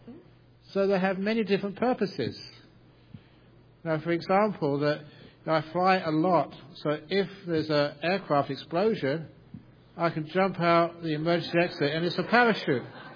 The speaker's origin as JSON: {"language": "English", "region": "England", "country": "United Kingdom", "tie": "born there", "said": "I was born in England, and I got many relations in the town called Stoke-on-Trent in the Midlands of England."}